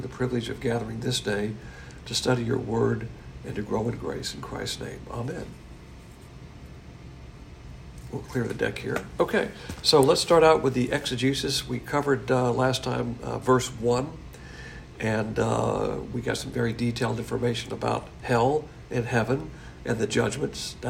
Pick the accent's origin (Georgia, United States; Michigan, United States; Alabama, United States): Alabama, United States; and he's from Alabama, of course, and I'm from Alabama.